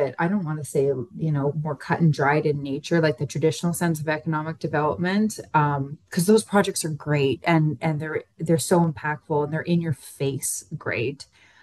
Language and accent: English; Sault Ste. Marie, Ontario, Canada; You know, I'm from Sault Ste. Marie. I'm from a northern community.